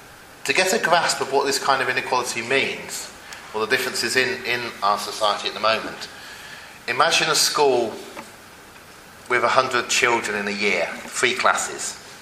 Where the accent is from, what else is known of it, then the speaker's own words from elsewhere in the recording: Oxford, South East England, United Kingdom; moved away as an adult; growing up in Oxford as a child. I left Oxford 30 years ago and I've just come back to it.